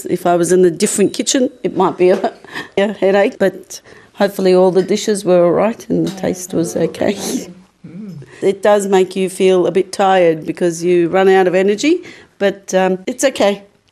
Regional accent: Australia; My parents migrated. They chose Australia as their home and we grew up in Australia

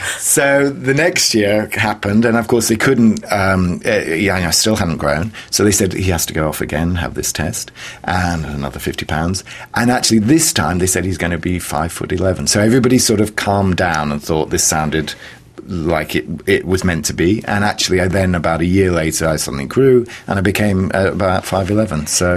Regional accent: Yorkshire and the Humber, United Kingdom; and she was from Italy and I was from Yorkshire. And so at that time, Yorkshire seemed so far away, we never even went back home for the weekend.

